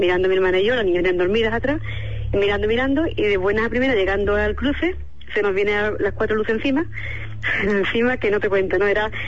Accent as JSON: {"language": "Spanish", "region": "Andalusia", "country": "Spain", "said": "Sí, de Andalucía."}